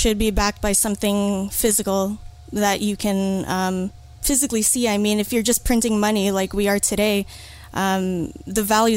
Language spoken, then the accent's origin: English; Toronto, Ontario, Canada; also born or lived in Kingston; I'm from Toronto, so that's the east coast of Canada. Depending on who you talk to, it's actually pretty central. And then when I was 17, I moved to Kingston, Ontario